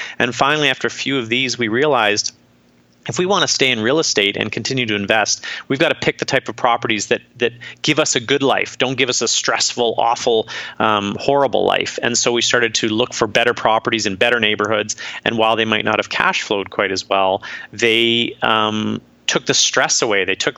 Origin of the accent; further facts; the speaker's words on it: British Columbia, Canada; moved away as an adult; now in Los Angeles, United States; I'm living in Los Angeles for one thing. That's being a Canadian, born and raised and lived. I've lived all across Canada, but Vancouver Island specifically is our home and where I grew up.